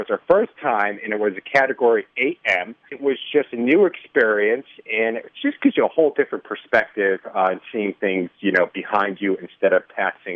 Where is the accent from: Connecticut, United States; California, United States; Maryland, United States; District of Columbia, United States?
Connecticut, United States; now in Chicago, United States; Originally from Connecticut.